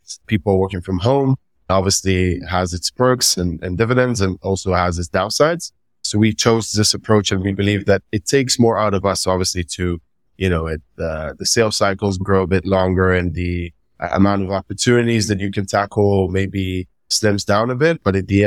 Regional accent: Israel; I'm from Israel

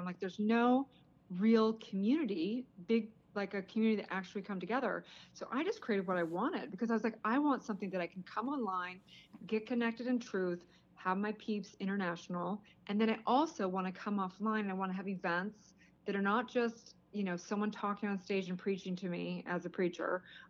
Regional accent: Santa Barbara, California, United States; So I'm originally from Santa Barbara. Sounds glamorous, but I actually grew up in kind of almost a pseudo hippie commune in the hills.

